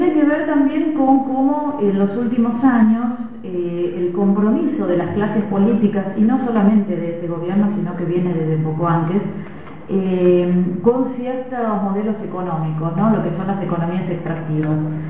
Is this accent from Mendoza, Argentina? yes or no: no; Buenos Aires, Argentina; yo vengo de la ciudad de Buenos Aires